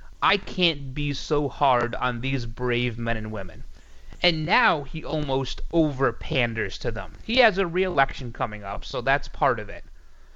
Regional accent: New York, United States; I'm a New Yorker through and through, if you couldn't tell by listening to me

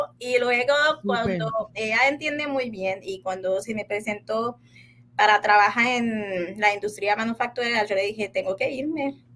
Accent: Haiti; now in Puerto Rico; diferente a todos los puertorriqueños, como yo soy extranjera, yo soy de Haití, no podía trabajar inmediatamente

